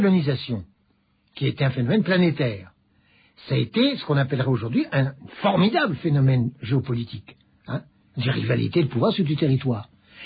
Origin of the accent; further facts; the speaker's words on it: Morocco; born there; D'abord parce que je suis né au Maroc